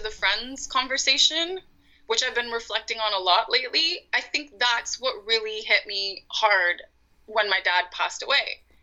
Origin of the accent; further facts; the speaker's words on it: Canada; I'm South Asian, so I'm from India. My parents are from India. I was born and raised here in Canada, but I'm very, like, I identify mostly really as, like, a South Asian woman.